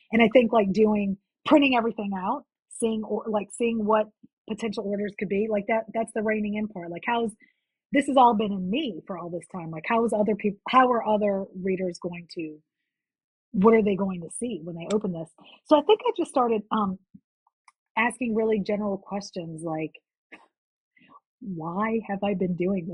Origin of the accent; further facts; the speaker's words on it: New Orleans, Louisiana, United States; Like, I'm going to write the Latina's like experience of growing up in New Orleans.